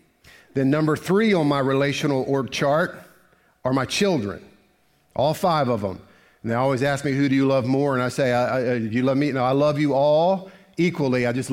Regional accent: Virginia, United States; Now, the correct pronunciation is Demas, but I'm a hillbilly from Virginia, so Demas.

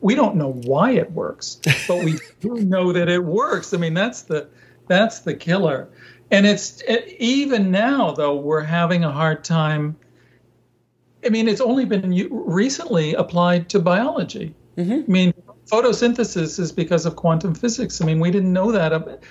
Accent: Ohio, United States; No, I was there as a child, but I grew up in Ohio, working right. class Ohio.

